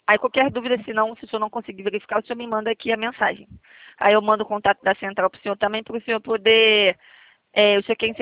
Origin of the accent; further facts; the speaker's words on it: Rio de Janeiro, Brazil; eu sou do Rio de Janeiro.